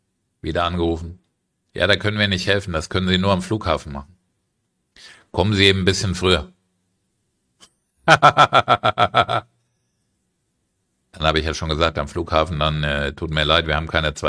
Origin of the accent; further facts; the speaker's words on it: Germany; now in Cyprus; meine Frau ist ja Kolumbianerin, ich bin Deutscher. Wir leben in Zypern permanent.